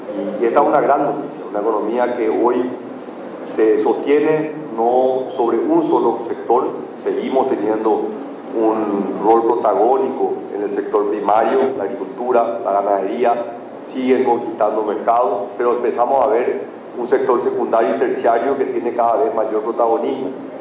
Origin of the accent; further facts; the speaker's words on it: Paraguay; como paraguayo me siento tremendamente orgulloso del camino transcurrido